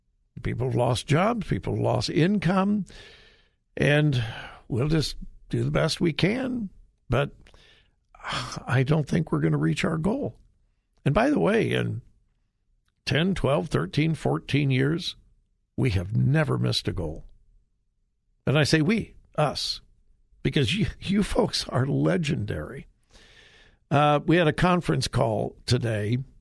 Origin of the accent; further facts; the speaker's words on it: United States; And I learned quickly that I, as an American, didn't need to fear anything.